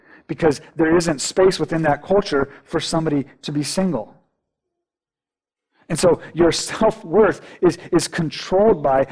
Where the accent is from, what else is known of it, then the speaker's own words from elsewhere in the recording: Japan; And so if I am an eldest son, which I was, which is amazing growing up in Japan, because when you're the eldest son, this is not right, okay, but it was beautiful when you're the eldest son.